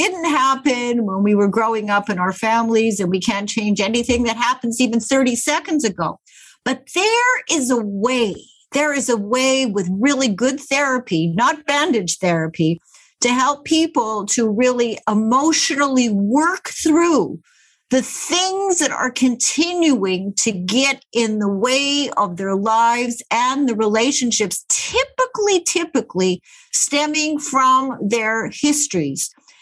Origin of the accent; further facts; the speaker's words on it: Winnipeg, Manitoba, Canada; when I was a little girl growing up in Winnipeg